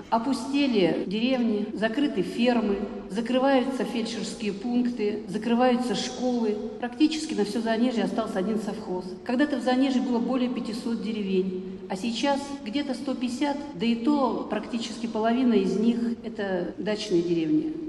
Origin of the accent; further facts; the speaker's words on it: Petrozavodsk, Republic of Karelia, Russia; born there; accent: Zaonezhye dialect; Род мой идет из старинной русской деревни Фойма-Губа. Я родилась в Петрозаводске, но себя считаю заонежанкой. И вот все детство я говорила на диалекте.